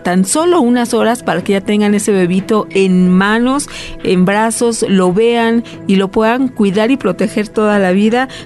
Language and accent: Spanish; Celaya, Guanajuato, Mexico; de Celaya. Bueno, pues muchos saludos.